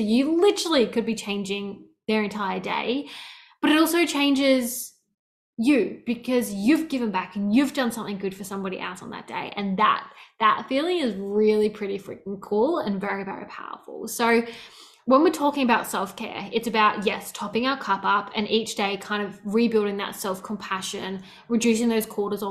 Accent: Melbourne, Victoria, Australia; growing up in Melbourne

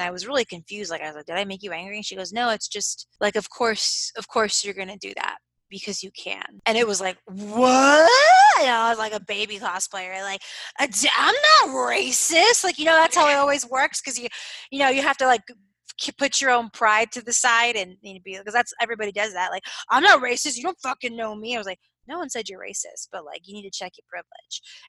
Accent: United States; I grew up in America my whole life. So even when I speak Spanish, when I speak English, I have a perfect, you know, no accent.

